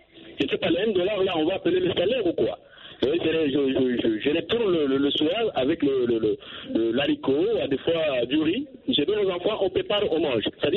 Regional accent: DR Congo; chez nous au Congo

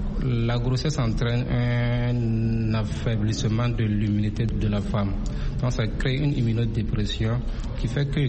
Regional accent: Burkina Faso; Chez nous, au Burkina Faso, ce sont les enfants de moins de 5 ans que le gouvernement a ciblé

